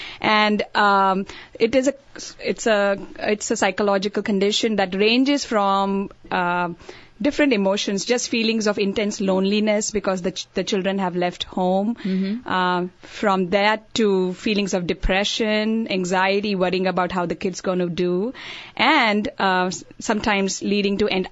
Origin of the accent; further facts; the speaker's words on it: India; which is very different than how we grew up in India